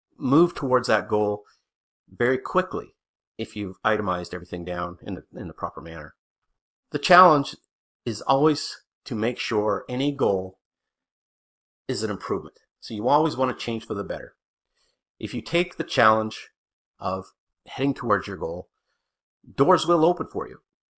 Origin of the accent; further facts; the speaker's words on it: New Brunswick, Canada; and I'm from New Brunswick, Canada